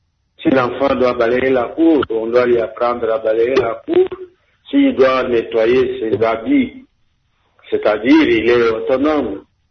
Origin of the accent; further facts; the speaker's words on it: Kasaï, DR Congo; Ici, chez nous, au Kassai, il y a des enfants qui vont dans les mines des diamants.